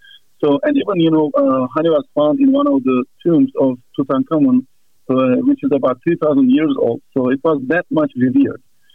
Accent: Turkey; moved away as an adult; I'm originally from Turkey, and I was born and raised in Turkey. I completed my college in Istanbul in biology, then I moved to the University of Nevada, Reno for my PhD back in 2003.

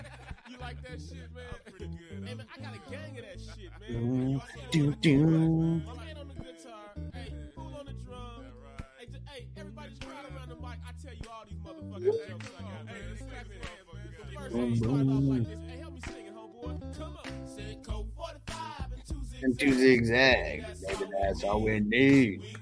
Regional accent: San Diego, California, United States; I mean, I grew up in San Diego, so yeah, I was a Chargers fan until they left to L.A.

